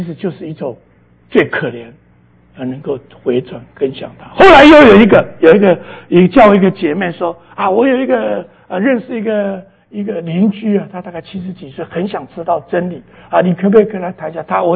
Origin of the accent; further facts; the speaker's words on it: Taiwan; 我记得我在台湾念高中的时候，我本来是从乡下来的，